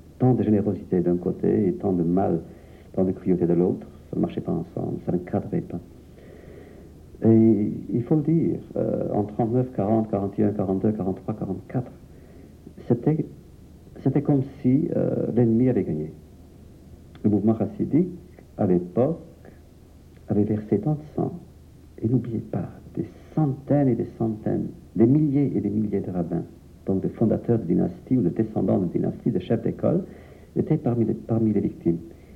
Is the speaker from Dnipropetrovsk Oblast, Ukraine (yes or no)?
no; Ivano-Frankivsk Oblast, Ukraine; dans les montagnes, d'ailleurs, d'où je viens moi, des Carpates, pas trop loin de l'endroit où je suis né, entre Kitev et Kosev